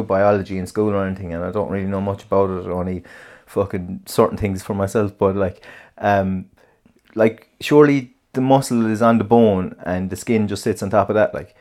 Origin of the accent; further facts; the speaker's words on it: Ireland; Like, as an Irish person, yeah, we're the most uncomfortable ever when...